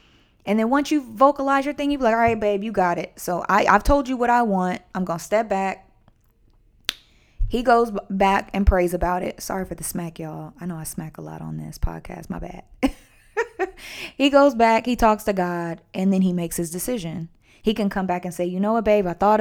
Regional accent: United States; I'm not a UK person. I'm an American.

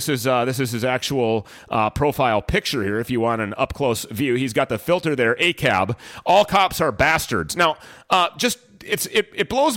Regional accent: Minnesota, United States; we're from here, okay? We're from the Twin Cities metropolitan area of Minneapolis and St. Paul, and we know what happened.

